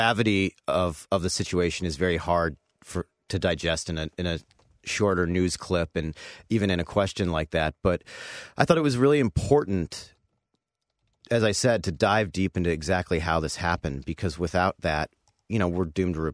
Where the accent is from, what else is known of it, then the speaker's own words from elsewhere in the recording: Cleveland, Ohio, United States; I knew, you know, I'm from Cleveland. I had reported there for a number of years. I knew the city.